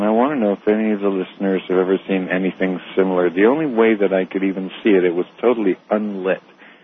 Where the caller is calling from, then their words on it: Tampa Bay, Florida, United States; I'm calling from Tampa Bay, Florida.